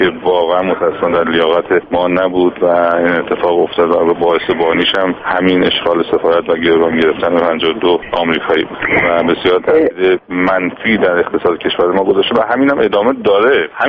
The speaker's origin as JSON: {"language": "Persian", "country": "Iran"}